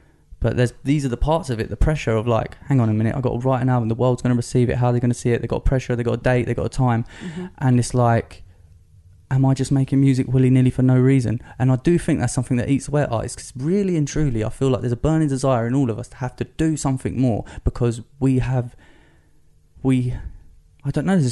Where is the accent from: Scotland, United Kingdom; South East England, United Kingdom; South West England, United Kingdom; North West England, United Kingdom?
South East England, United Kingdom; Margate; I mean, I'm not from London. I'm from Margate.